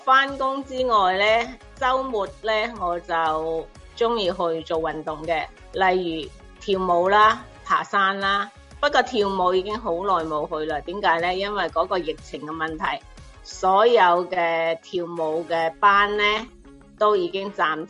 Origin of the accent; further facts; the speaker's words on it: Zhongshan, Guangdong, China; moved away as an adult; now in United States; 我系响中国广东中山长大的，我是2008年7月份移民来到美国，到美国已经13年了。